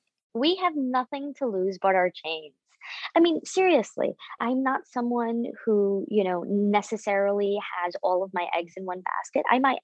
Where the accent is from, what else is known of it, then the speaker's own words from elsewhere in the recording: Jackson Heights, New York, United States; Jackson Heights was dubbed by the Daily News the cocaine capital of the world. And being Colombian American, we grew up being stereotyped and mistreated and put down, judged by the worst among us